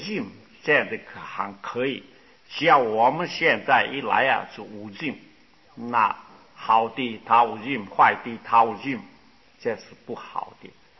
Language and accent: Chinese; China; 我们中国人道啊，就是汉人来的汉习显出来